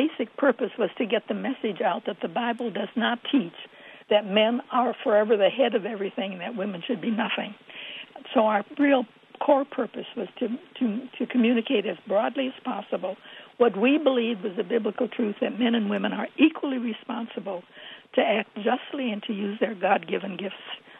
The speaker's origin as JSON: {"language": "English", "town": "Michigan City", "region": "Indiana", "country": "United States", "tie": "born or raised there", "said": "Michigan City, Indiana."}